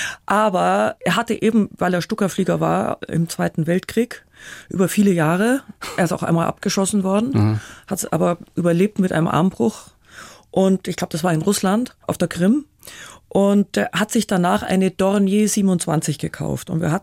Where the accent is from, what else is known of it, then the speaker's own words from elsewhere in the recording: Munich, Bavaria, Germany; born there; In München, aber nur, weil das Krankenhaus hier war.